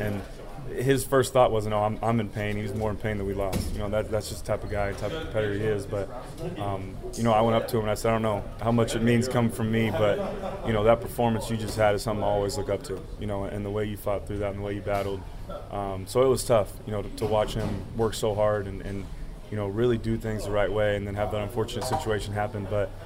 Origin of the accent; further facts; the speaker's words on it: Bakersfield, California, United States; And I come from Bakersfield too. Not a lot of people have been there, but it's a blue collar town